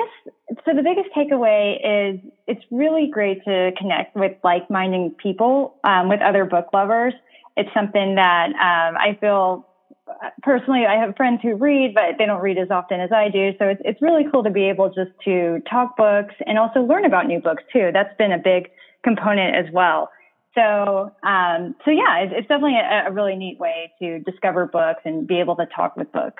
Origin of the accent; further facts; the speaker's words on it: Oklahoma, United States; also born or lived in California / Massachusetts / Ohio / Texas; now in Phoenix, United States; I'm actually not from here originally. I was born in California, and my dad's job with the government kind of took us all over. So I've lived in Massachusetts, Ohio, Texas, and Oklahoma. Mainly grew up in Oklahoma.